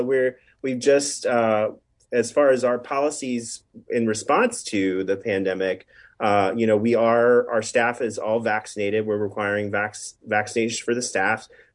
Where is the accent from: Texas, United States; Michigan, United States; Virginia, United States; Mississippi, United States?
Virginia, United States; Richmond; You know, I'm from Richmond, Virginia, and I used to be the artistic director of a theater called the Firehouse Theater there.